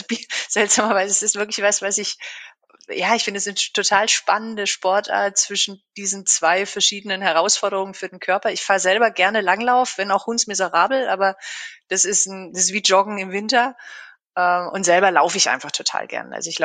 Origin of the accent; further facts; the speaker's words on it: Baden-Württemberg, Germany; bin eigentlich gebürtige Schwarzwälderin. Also ich komme tatsächlich auch aus der süddeutschen Gegend.